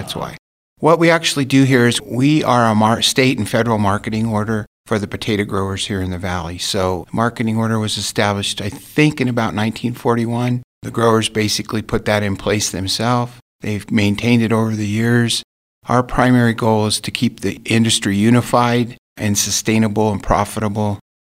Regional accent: Brighton, Colorado, United States; I'm from Brighton, Colorado, originally. I moved here about 23 years ago.

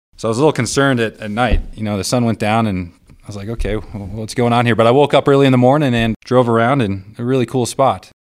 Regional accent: Midwest, United States; also born or lived in Chicago / Illinois / Michigan / Indiana; I'm a Midwestern native. You know, I was born in Chicago, but my family, we moved around and lived in every state that bordered Lake Michigan. Growing up as a child, I lived in Illinois, Michigan, Indiana, Wisconsin

